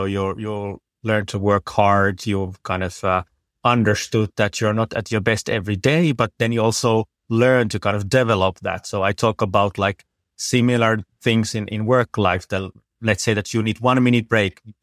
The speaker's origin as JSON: {"language": "English", "country": "Finland", "tie": "born or raised there", "said": "So I was born and raised in Finland. My father is from Sri Lanka, so I was kind of the odd one out and started to train martial arts as a young kid there."}